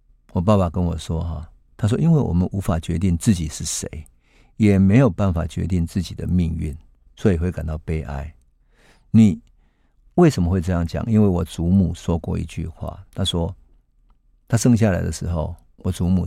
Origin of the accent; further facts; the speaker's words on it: Taichung, Taiwan; 我过去是在台湾台中的乡下长大的一个典型的台湾孩子